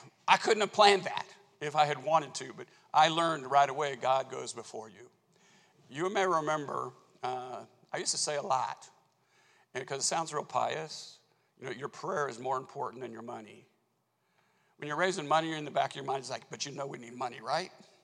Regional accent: Kansas City, United States; I'm from Kansas City. Kansas City's 2 million.

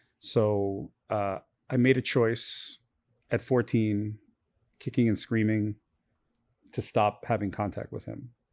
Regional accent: Brooklyn, New York, United States; also born or lived in Baltimore; So I grew up as a kid in South Brooklyn in Gravesend, Coney Island, near Coney Island.

